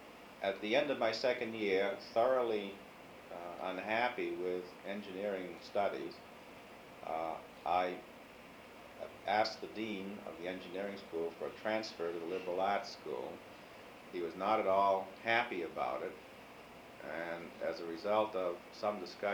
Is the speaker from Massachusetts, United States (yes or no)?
yes; Boston, Massachusetts, United States; also born or lived in Newton; I was born in Newton, Massachusetts, 1917, and lived in the Boston area all of my youthful life. Attended the Boston City Schools, graduating from Boston Technical High School.